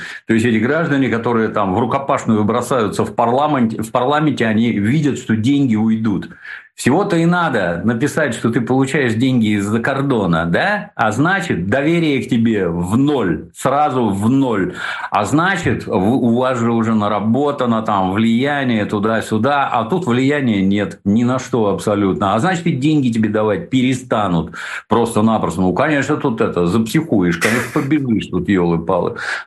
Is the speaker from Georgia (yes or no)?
yes; Georgia; Тут мы, грузин, очень сильно поддерживаем.